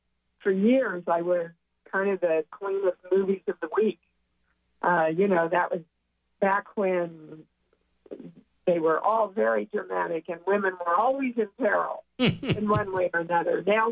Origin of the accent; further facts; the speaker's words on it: Kansas, United States; I was raised in Kansas, and You can take the girl out of Kansas, but you're never going to take Kansas out of the girl, baby.